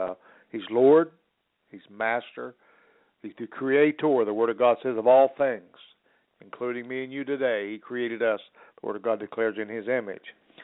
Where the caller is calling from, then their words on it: West Virginia, United States; I come to you from Central West Virginia.